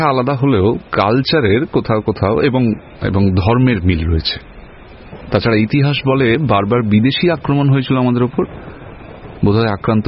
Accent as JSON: {"language": "Bangla", "country": "India", "said": "No, আমি বাঙালি।"}